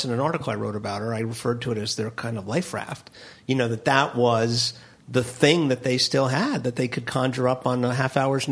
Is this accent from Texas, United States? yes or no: no; Miami, Florida, United States; now in New York, United States; We don't have them in New York. I grew up in Miami.